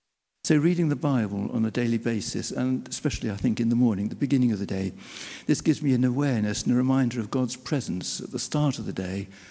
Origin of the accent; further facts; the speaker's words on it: United Kingdom; because I'm British and male